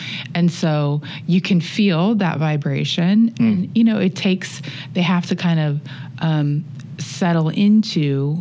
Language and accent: English; Ohio, United States; also born or lived in Colorado / California; I did, yes. I grew up in Ohio. I went to undergraduate school at Ohio University before heading west.